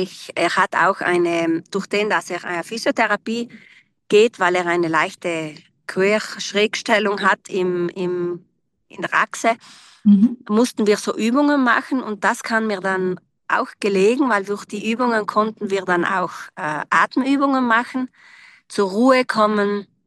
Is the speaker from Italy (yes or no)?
yes; Trentino-Alto Adige, Italy; ich komme aus Südtirol, aus dem Ultental und bin dreifache Mutter